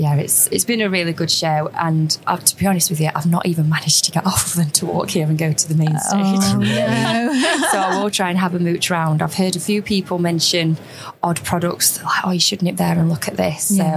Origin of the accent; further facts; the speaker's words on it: Sheffield, Yorkshire and the Humber, United Kingdom; Who actually we're both from Sheffield, so it was quite weird when we met.